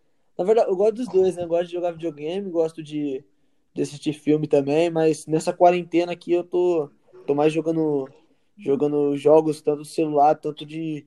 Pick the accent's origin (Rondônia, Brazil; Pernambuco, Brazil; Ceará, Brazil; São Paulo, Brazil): São Paulo, Brazil; Limeira; eu sou de Limeira, São Paulo.